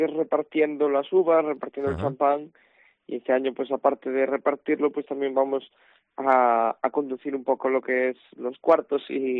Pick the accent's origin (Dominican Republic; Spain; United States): Spain; Vilagarcía de Arousa, Galicia; cuando va de vacaciones y le preguntan, ay, ¿de dónde sois? Por la gente le dicen Vila García.